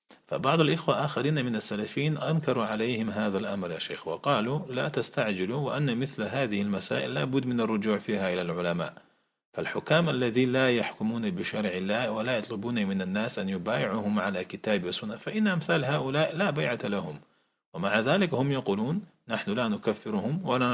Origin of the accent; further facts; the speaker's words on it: Russia; أنا من روسيا شيخنا.